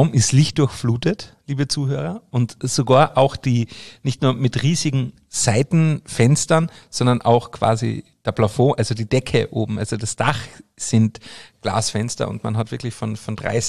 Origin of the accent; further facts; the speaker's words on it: Austria; für mich als Österreicher, der mitten aus dem Berg kommt